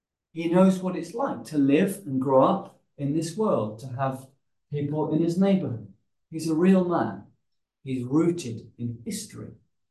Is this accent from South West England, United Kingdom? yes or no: yes; Bath, South West England, United Kingdom; born there; I was born in Bath in England. I have a particular place where I was born, a place I grew up, and then we moved around, and then we went to here